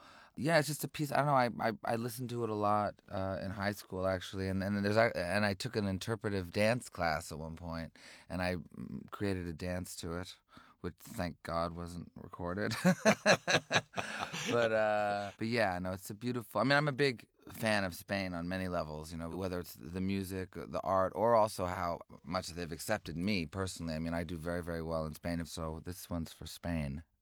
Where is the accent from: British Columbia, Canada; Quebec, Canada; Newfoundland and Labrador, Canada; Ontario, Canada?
Quebec, Canada; Montreal; I was brought up in Montreal, in Quebec, and my grandmother was French and my grandfather was English or Irish descent.